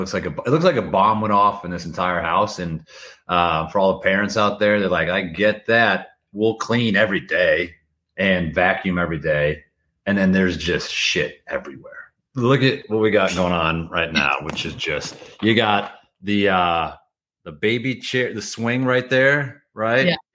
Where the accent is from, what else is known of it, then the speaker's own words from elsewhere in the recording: Scotland, United Kingdom; I'm Scottish.